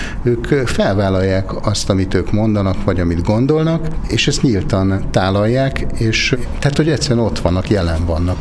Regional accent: Budapest, Hungary; én rettentően szeretek Miskolcon lenni gyerekkorom óta, tehát azért nekem ide erős kötődésem van, bár én amúgy pesti vagyok, de itt Borsodban van a házunk, kiskoromtól járok a Bükkbe

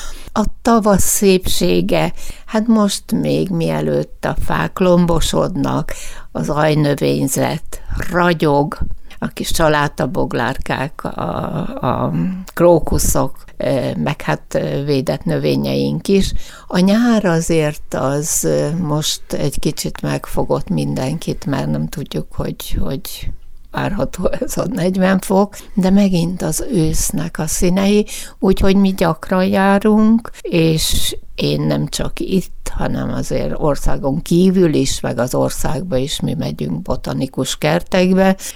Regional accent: Nyíregyháza, Szabolcs-Szatmár-Bereg, Hungary; Nagyon büszke vagyok, hogy nyíregyházi vagyok.

